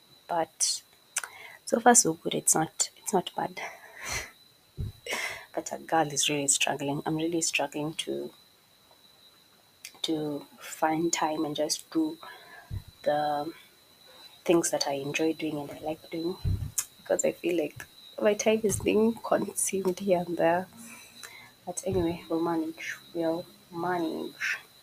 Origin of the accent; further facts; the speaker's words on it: Kenya; as a Kenyan, I can totally relate